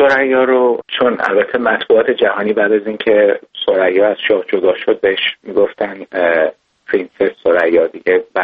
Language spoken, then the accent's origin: Persian; Iran; ما ایرانی هستیم